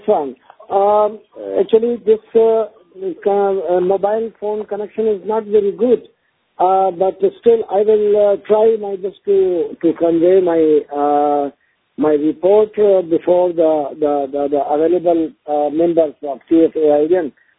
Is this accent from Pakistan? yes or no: yes; Pakistan; English is a second language; from Pakistan.